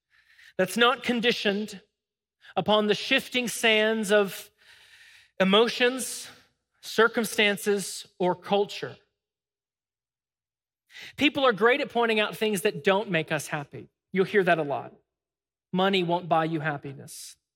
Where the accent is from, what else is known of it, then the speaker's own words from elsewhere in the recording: Smyrna, United States; we grew up here in Smyrna, our families are all here.